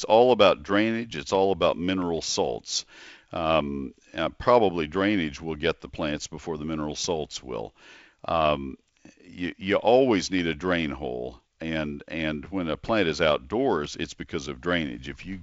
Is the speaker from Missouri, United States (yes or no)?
no; College Station, Texas, United States; I grew up in College Station, and I had a nursery in high school.